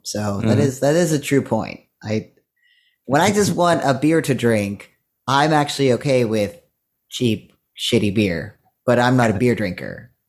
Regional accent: West Virginia, United States; I grew up in West Virginia

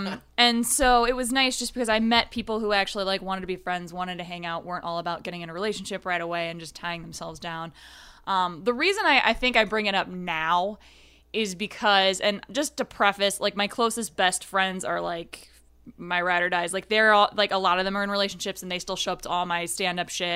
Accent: Belleville, Ohio, United States; Especially growing up in Belleville, Ohio

